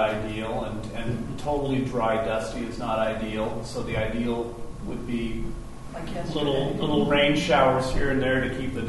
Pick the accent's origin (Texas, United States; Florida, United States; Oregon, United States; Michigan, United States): Oregon, United States; Coos Bay; I grew up in Coos Bay. I know what happens Halloween.